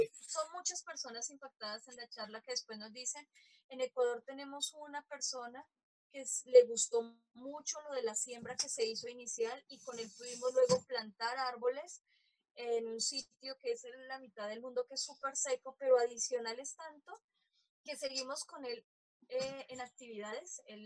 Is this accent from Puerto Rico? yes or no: no; Colombia; como soy de otro país, bueno, como soy de Colombia